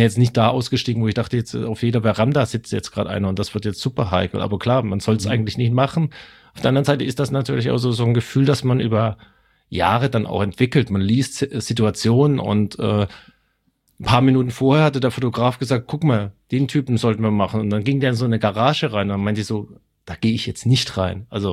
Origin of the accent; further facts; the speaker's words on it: Stuttgart, Baden-Württemberg, Germany; accent: Swabian; in Stuttgart, wo ich herkomme, wo ich meinen schwäbischen Akzent auch noch gelernt habe.